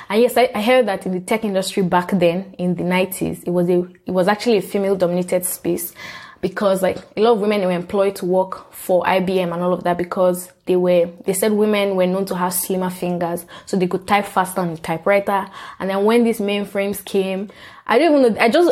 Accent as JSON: {"language": "English", "town": "Port Harcourt", "region": "Rivers", "country": "Nigeria", "tie": "born or raised there", "said": "I grew up in Port Harcourt River State, Nigeria."}